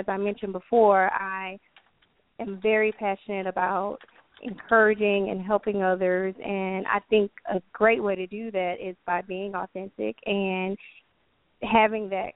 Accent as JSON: {"language": "English", "region": "Louisiana", "country": "United States", "lives_now": "Oklahoma, United States", "said": "But I'm originally from Louisiana, currently living in Oklahoma, and as you mentioned already, I'm an attorney."}